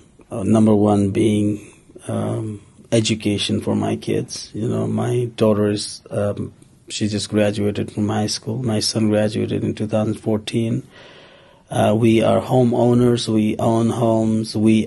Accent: Bhutan; English is a second language; now in United States; I am originally from Bhutan. It's a country between India and China, and I have been in the United States for about 8.5 years now.

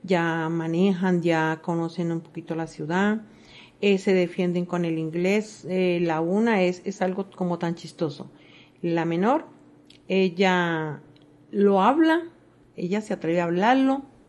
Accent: Colombia; now in Colorado Springs, United States; soy de Colombia. Llevo aquí en los Estados Unidos, en Colorado Springs, llevo año y medio.

